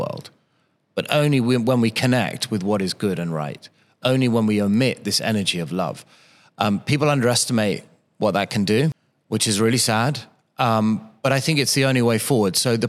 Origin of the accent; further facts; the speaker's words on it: United Kingdom; I think it's because I'm a British artist